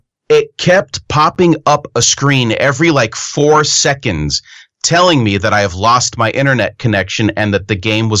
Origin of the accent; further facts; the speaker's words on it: Seattle, Washington, United States; I played the Mariners the entire time because I'm from Seattle and that's the kind of nerd I am today.